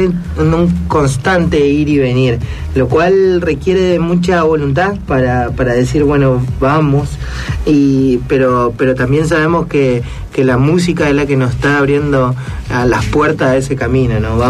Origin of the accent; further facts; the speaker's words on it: Formosa, Argentina; Venimos de Formosa, realmente no estamos totalmente mudados acá a Buenos Aires, sino que vamos y venimos